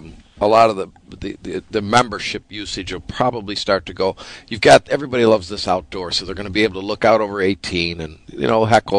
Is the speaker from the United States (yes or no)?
yes; Lockport, United States; as you guys know, I grew up in Lockport.